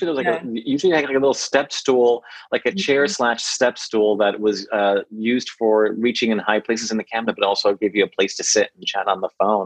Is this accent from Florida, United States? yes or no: no; Bronx, New York, United States; also born or lived in Connecticut; I grew up in the first half of the 70s, I grew up in the Bronx, New York, and we had an apartment with the rabbit ears